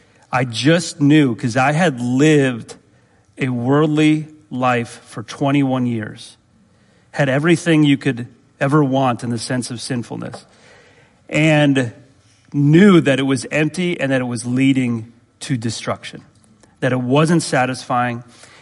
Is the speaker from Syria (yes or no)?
no; Chicago, Illinois, United States; One of my buddies that I grew up with in Chicago had come to know Christ, and his whole life was radically different.